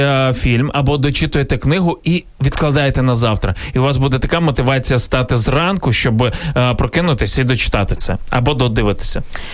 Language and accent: Ukrainian; Ivankiv, Kyiv Oblast, Ukraine; Ну, я з Іванкова.